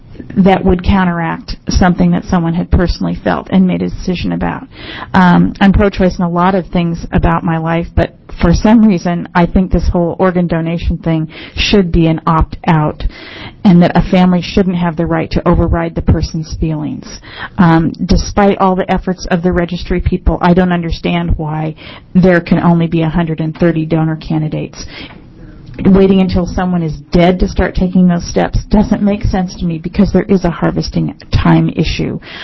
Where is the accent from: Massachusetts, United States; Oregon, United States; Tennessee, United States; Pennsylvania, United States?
Oregon, United States; Portland; I'm from Portland, Oregon.